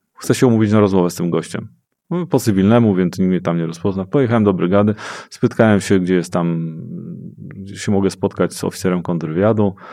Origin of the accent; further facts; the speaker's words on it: Dąbrowa Górnicza, Silesian Voivodeship, Poland; uciekłem stamtąd w moje rodzinne strony, czyli koło Dąbrowy Górniczej. Mieszkałem wtedy, wróciłem do domu, czyli do Dąbrowy Górniczej, a pracowałem pod Zawierciem w takim małym dywizjonie rakietowym.